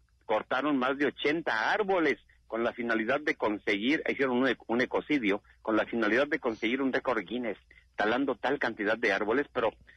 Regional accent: Tonalá, Jalisco, Mexico; todos los que vivimos aquí en Tonalá, los que somos de Tonalá

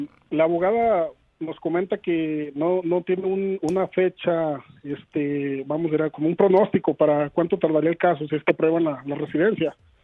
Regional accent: Mexico; Somos mexicanos los dos.

